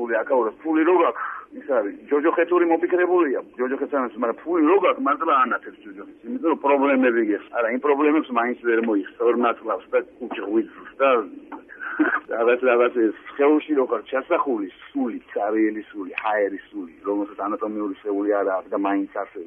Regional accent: Batumi, Adjara, Georgia; ჩემი ქალაქია ბათუმი ანუ მე ვარ ბათუმი ბათუმელი ვარ

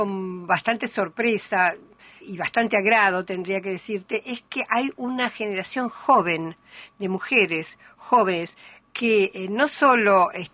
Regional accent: Argentina; yo como argentina

